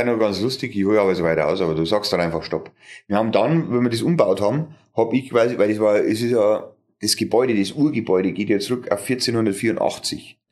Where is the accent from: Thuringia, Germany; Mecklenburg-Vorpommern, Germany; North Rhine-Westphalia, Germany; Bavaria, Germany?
Bavaria, Germany; Höllhöhe; Nein, die Höllhöhe ist im Landkreis Kamm in der Gemeinde Neukirchen.